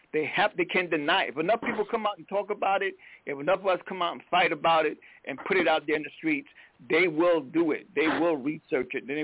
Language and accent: English; South Carolina, United States; Y'all know I'm from South Carolina.